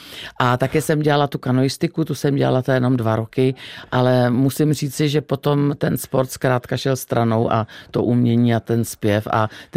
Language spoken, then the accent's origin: Czech; Strakonice, South Bohemian Region, Czechia; born there; jsme se přestěhovali z Písku do Strakonic. Já už jsem se teda narodila s mým bratrem, který je nade mnou. Jsme se narodili ve Strakonicích.